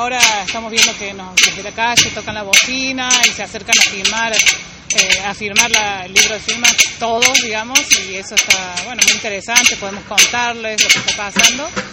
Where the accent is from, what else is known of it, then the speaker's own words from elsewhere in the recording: Córdoba, Argentina; en mi caso yo vengo desde la localidad de Sierras Chicas, donde también sufrimos la desidia del Estado.